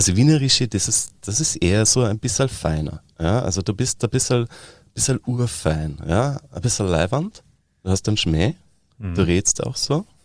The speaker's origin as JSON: {"language": "German", "region": "Bavaria", "country": "Germany", "tie": "born or raised there", "accent": "Bavarian", "said": "ich bin in der Nähe von Bad Tölz aufgewachsen, das ist bayerisch."}